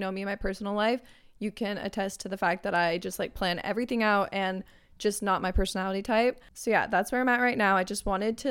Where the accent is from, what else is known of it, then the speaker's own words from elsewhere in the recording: Arizona, United States; which if you guys are new to my podcast, I'm actually from Arizona.